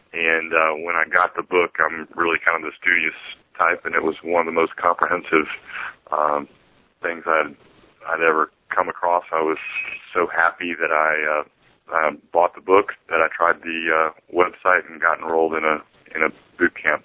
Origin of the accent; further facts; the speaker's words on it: Atlanta, Georgia, United States; I'm from Atlanta, Georgia.